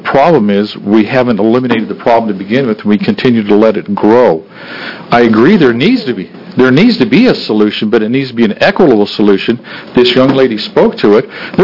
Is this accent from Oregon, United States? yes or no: yes; Oregon, United States; I'm from Linn County.